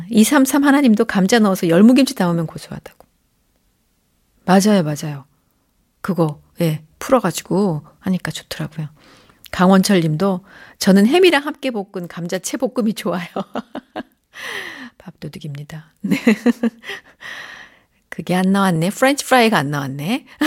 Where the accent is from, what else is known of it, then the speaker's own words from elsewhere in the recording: Chungju, North Chungcheong, South Korea; 제 고향 충주 탄금대에는 이런 노래비가 있어요.